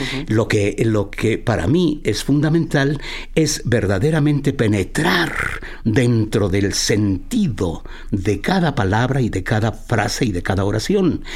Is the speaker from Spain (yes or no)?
no; Mexico City, Mexico; born there; Yo vengo de la Radio de Puebla, aunque nací en el Distrito Federal, ¿no?